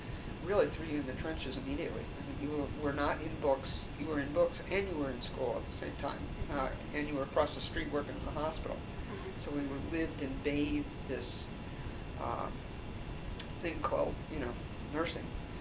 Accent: Long Island, New York, United States; Okay, I was born in New York City, grew up on Long Island, had a miserable childhood.

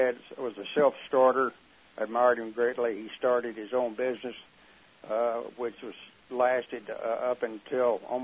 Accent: Irving, Texas, United States; also born or lived in Denton; eventually ended up in Irving at age four

